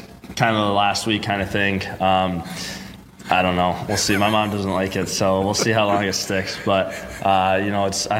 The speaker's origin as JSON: {"language": "English", "town": "Naperville", "region": "Illinois", "country": "United States", "said": "I'm from Naperville. So I've known him for a long time."}